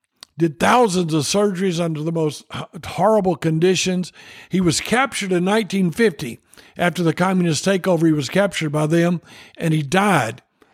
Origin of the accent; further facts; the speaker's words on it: Tennessee, United States; There's a movie about him, and he's from Tennessee, and I'm from Tennessee.